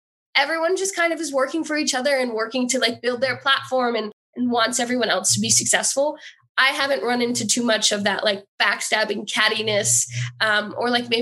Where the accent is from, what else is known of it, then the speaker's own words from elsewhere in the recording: Hackettstown, New Jersey, United States; One day I was from Hackettstown, New Jersey